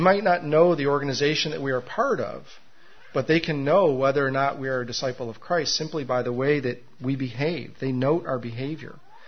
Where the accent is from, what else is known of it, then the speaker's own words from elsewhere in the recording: Farmington Hills, Michigan, United States; some of you may remember the house that I grew up in Farmington Hills.